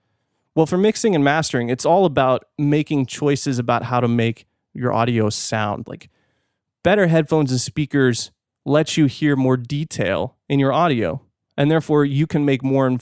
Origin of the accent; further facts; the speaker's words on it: California, United States; now in Fort Worth, United States; I'm from California. I like it.